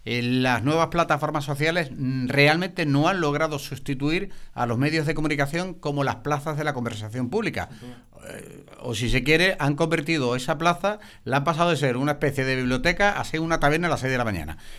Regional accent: Seville, Andalusia, Spain; Yo soy de Sevilla, yo lo que voy en Tucson, actualmente.

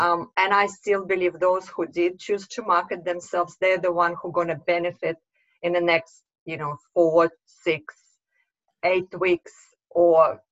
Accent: Russia; accent: Russian; English is a second language; So I'm obviously, you can hear from my accent of Russian background

